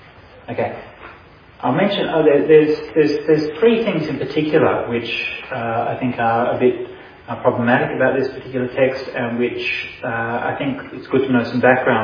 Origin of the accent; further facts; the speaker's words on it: England, United Kingdom; and I know I'm English.